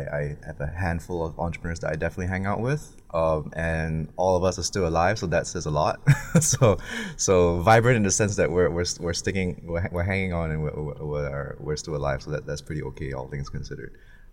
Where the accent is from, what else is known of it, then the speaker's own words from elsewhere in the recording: Singapore; now in Hong Kong; where I grew up in Singapore